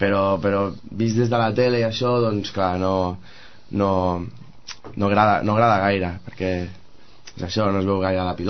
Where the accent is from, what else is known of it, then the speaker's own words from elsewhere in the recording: Sitges, Catalonia, Spain; Jo sóc de Sitges de tota la vida, i evidentment tenia una miqueta de cultura, vale, del hockey